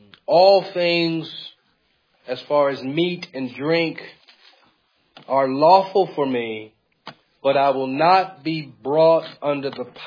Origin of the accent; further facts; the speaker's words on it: California, United States; now in Nigeria; I'm from California, but I've been a missionary in Nigeria for almost 3 years.